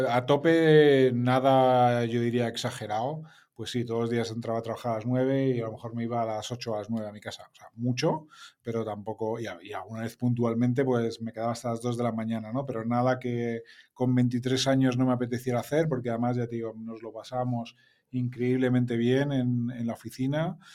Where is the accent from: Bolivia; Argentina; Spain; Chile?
Spain; Madrid, Community of Madrid; also born or lived in Germany; tengo 43 años, soy de Madrid, he vivido 3 años de mi vida en Alemania, el resto del tiempo siempre en Madrid.